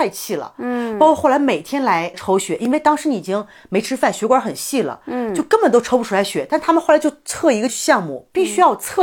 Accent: Mexico; 我们墨西哥人我们是 O 型，我们是像 O 一样这么粗。

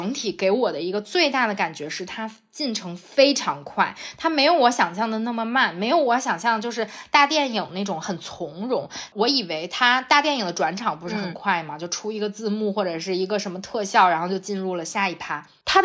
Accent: Beijing, China; 我说我从北京来的

